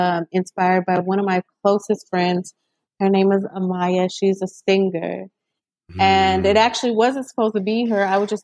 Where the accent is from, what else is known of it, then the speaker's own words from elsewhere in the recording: Las Vegas, Nevada, United States; you know, we grew up on the East Side. So if you're familiar with the East Side of Las Vegas, you know, it could be tricky. It could be pretty rough.